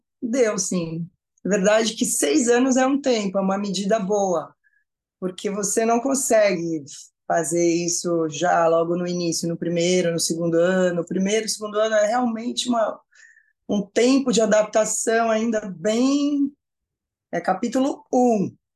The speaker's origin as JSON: {"language": "Portuguese", "country": "Brazil", "said": "Que é o meu chip, eu sou brasileira."}